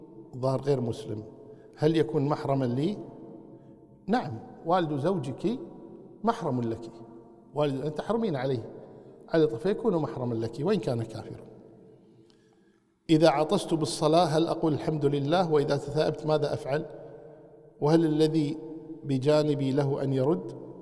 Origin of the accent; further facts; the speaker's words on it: Kuwait; عندنا في الكويت الابن مقدم على الأب